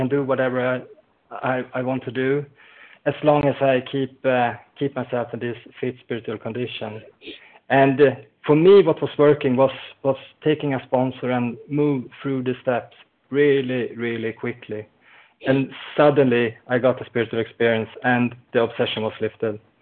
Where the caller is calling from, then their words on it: Sweden; I'm calling from Sweden.